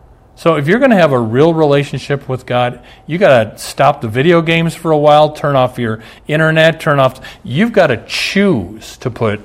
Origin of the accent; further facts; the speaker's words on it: Omaha, Nebraska, United States; she was the Lutheran pastor I grew up under in Omaha.